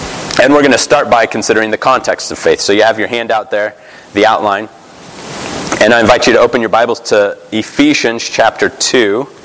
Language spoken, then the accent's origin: English; Phoenix, Arizona, United States; I grew up in Phoenix, which is in the Pacific Coast Presbytery. Yep. And so first 18 years of my life was spent in this presbytery.